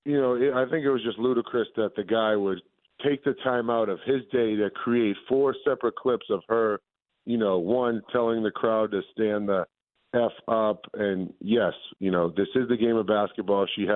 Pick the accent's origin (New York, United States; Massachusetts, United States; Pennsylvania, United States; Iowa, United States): Massachusetts, United States; born or raised there